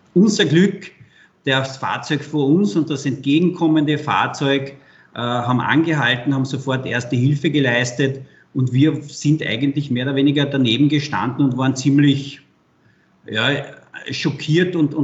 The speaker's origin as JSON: {"language": "German", "region": "Carinthia", "country": "Austria", "said": "ich bin Kärntner"}